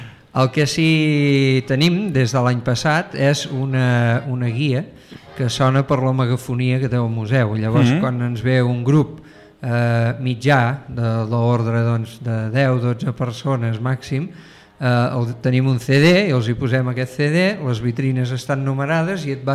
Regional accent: Sant Feliu de Codines, Catalonia, Spain; quan els dic que sóc de Sant Feliu de Codines em diuen, és molt lluny això.

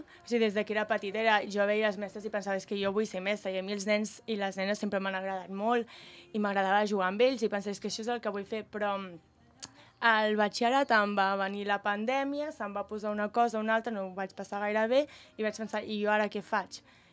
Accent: Sant Feliu, Catalonia, Spain; també tinc 20 anys, sóc de Sant Feliu de tota la vida

